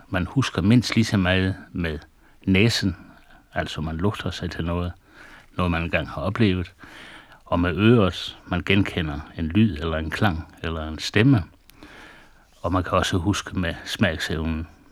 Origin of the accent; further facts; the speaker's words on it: Region of Southern Denmark, Denmark; Selvom jeg er indfødt sønderjyde